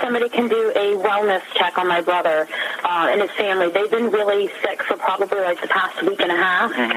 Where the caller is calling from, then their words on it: Connecticut, United States; I'm calling from Connecticut, so I'm not sure there's no way for me to easily check.